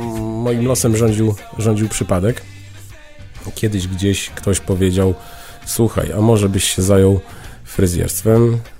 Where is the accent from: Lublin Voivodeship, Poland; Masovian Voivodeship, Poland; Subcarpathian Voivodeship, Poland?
Lublin Voivodeship, Poland; Lublin; pozdrawiam moje rodzinne miasto Lublin bardzo serdecznie i wszystkich fryzjerów z Lublina, którzy nas w tej chwili słuchają. To jest moje miasto rodzinne